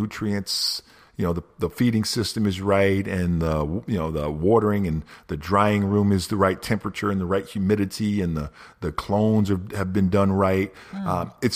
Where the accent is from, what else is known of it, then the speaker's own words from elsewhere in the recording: Mississippi, United States; I'm black and I'm from Mississippi. I've already done more than anybody anticipated I was going to do.